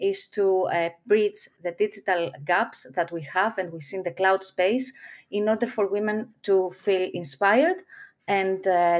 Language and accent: English; Greece; English is a second language; moved away as an adult; now in London, United Kingdom; Yes, I'm based in London as well, in the UK.